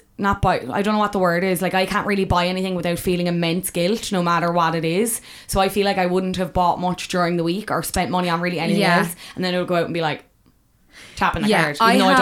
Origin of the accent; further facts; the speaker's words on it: Cork, Munster, Ireland; because I was from Cork